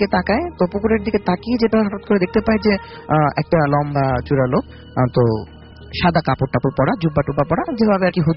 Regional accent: Sirajganj, Rajshahi Division, Bangladesh; ঘটনাটা ঘটেছে সিরাজগঞ্জে, আমার দেশের বাড়ি

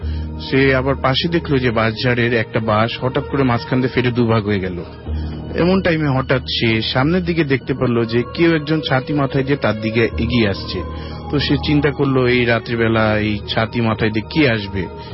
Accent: Dhaka, Dhaka Division, Bangladesh; মগবাজার ডাক্তারগুলি থেকে।

